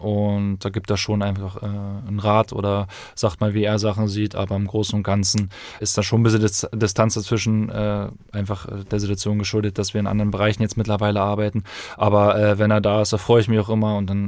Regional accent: Brandenburg, Germany; born there; ich komme ja gebürtig aus der Nähe von Cottbus und quasi meine Seite der Familie ist auch noch da in der Region.

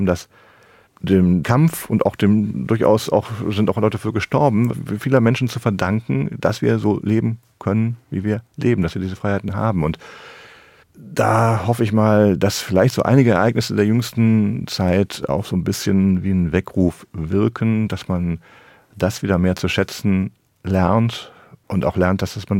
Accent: Rhineland, Germany; ich versuche ja schon auch als Rheinländer nicht den Optimismus zu verlieren grundsätzlich.

